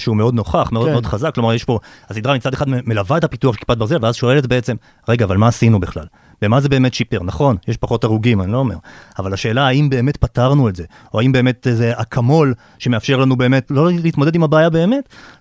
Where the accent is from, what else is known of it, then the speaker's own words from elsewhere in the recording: Tel Aviv, Tel Aviv District, Israel; גם אני וגם נתי אנחנו תל אביבים